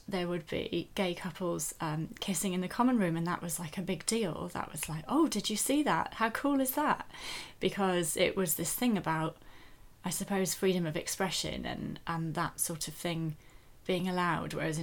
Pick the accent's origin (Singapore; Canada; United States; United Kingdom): United Kingdom; Wales; Yes, yeah, I grew up in West Wales near the sea, so that was lovely.